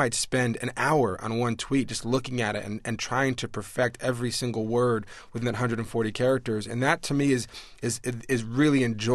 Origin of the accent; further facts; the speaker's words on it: New York, United States; And as a New Yorker, and we often, you know, like to antagonize our friends in Boston